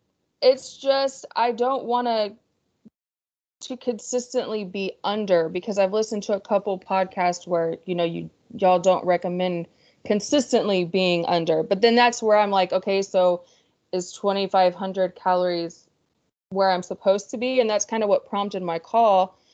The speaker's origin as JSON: {"language": "English", "town": "Irving", "region": "Texas", "country": "United States", "tie": "born there", "said": "I was born in Dallas. I was born in Irving."}